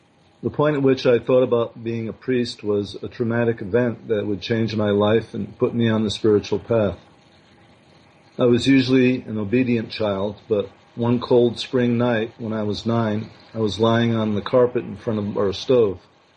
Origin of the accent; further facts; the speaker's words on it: Plainfield, Connecticut, United States; born there; born on April 27th, 1948, the second child of … in Plainfield, Connecticut.